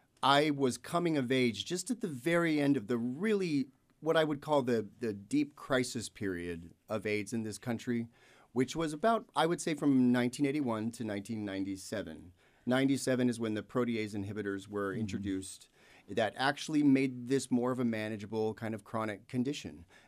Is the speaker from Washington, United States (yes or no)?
yes; Spokane, Washington, United States; I grew up here in Spokane